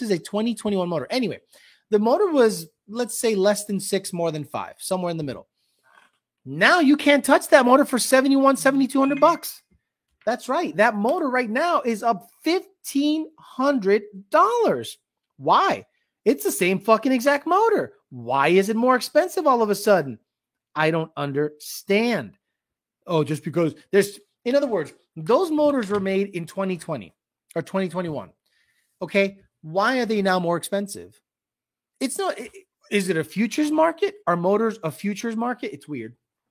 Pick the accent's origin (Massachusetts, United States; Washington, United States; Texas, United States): Massachusetts, United States; Holyoke; Where I grew up in Holyoke, Massachusetts, it's an industrial town.